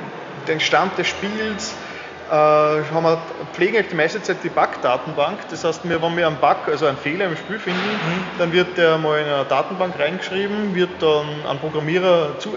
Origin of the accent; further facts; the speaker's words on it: Lower Austria, Austria; Nein, ich bin aus Niederösterreich.